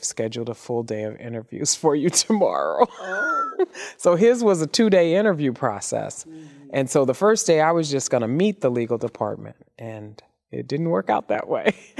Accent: Flint, Michigan, United States; now in Midland, United States; He grew up in Detroit. I grew up in Flint.

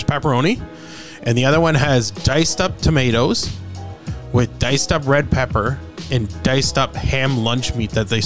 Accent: Canada; listen, we're from Canada, and I just want to try it.

